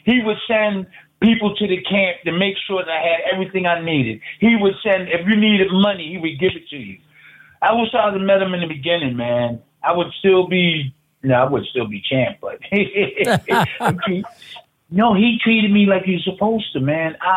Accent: Philadelphia, Pennsylvania, United States; I came from Philadelphia. I wanted all my people to be everybody.

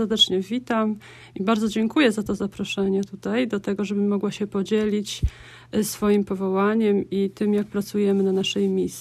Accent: Przemyśl, Subcarpathian Voivodeship, Poland; now in Haiti; Jestem z Polski, z prowincji Matki Bożej Częstochowskiej, z Przemyśla.

